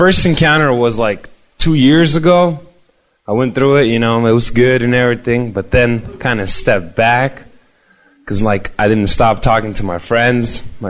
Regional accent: Auburn, United States; I'm from Auburn. 17, about to be 18 soon.

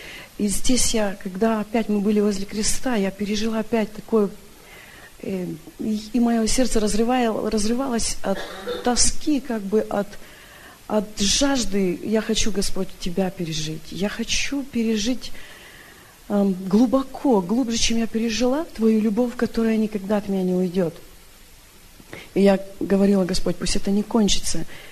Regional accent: Vancouver, British Columbia, Canada; из Ванкувера.

